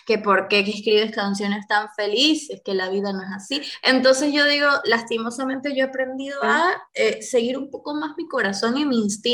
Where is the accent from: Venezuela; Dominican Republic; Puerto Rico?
Venezuela; now in Argentina; soy lo que soy, soy venezolana, pero estoy en tierra argentina.